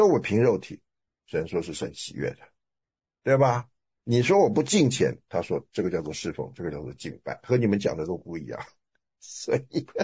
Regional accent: China; 因为我们中国人对于信呐、虔诚啊，他有那种成仙得道的迷信，你懂的吗？

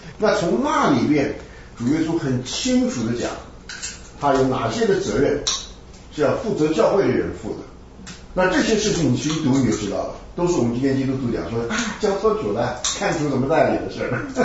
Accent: Taiwan; 这个我们从台湾来的这些人就是胆子大

